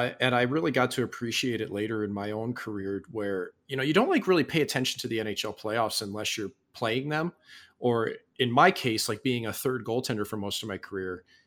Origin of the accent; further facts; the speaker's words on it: St. Louis, Missouri, United States; This is my hometown. So I grew up in St. Louis.